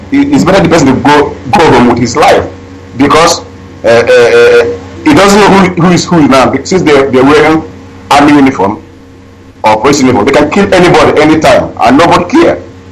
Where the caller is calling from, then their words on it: Sweden; I'm calling from Sweden.